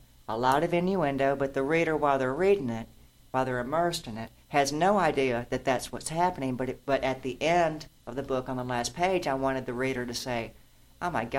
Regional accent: Southern United States, United States; And I'm going to digress a little because I'm a Southerner and I can do that.

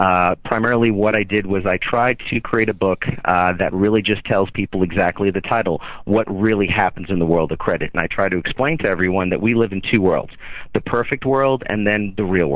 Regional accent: McKinney, Texas, United States; I'm actually from McKinney, Texas, guys. I've been listening for the last couple of minutes.

